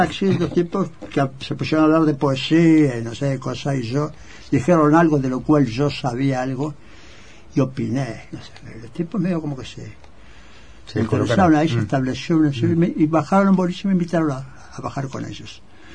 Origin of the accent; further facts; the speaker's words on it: Montevideo, Uruguay; No, yo soy absolutamente montevideano.